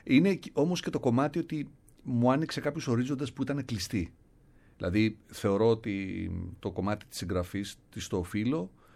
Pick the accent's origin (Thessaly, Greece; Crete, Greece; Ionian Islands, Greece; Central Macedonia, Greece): Thessaly, Greece; Trikala; για τους δασκάλους μου τότε, στα Τρίκαλα, γιατί μεγάλωσα στα Τρίκαλα.